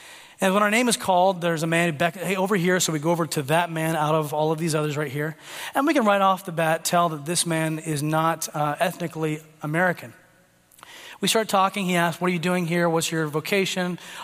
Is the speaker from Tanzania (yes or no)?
yes; Tanzania; well, actually, I'm from Tanzania. That's where I grew up.